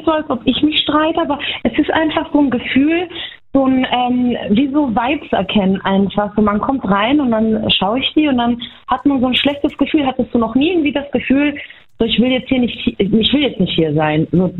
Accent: Baumholder, Rhineland-Palatinate, Germany; Ich bin aus der Pfalz, aus Baumholder.

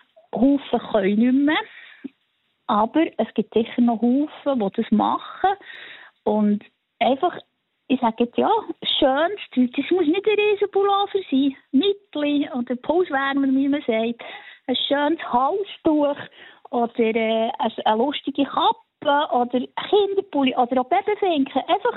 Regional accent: Bern, Switzerland; also bei uns im Emmental passiert es leider manchmal schon, dass irgendwie ein Haus abbrennt

